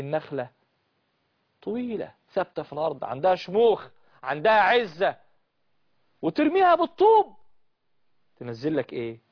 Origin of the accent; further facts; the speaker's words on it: Egypt; احنا كمسلمين او كمصريين